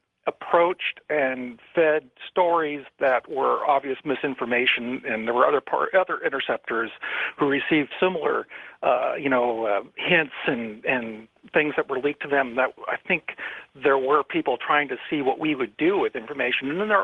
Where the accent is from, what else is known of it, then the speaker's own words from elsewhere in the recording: California, United States; I grew up in Northern California, and Beale Air Force Base is where the SR-71 came out.